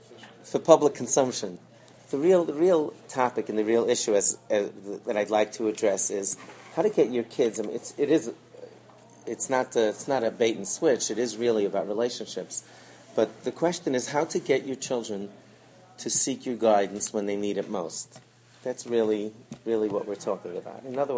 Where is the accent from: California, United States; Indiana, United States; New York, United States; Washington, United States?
New York, United States; Belle Harbor; I grew up in Bell Harbor, for those who don't know.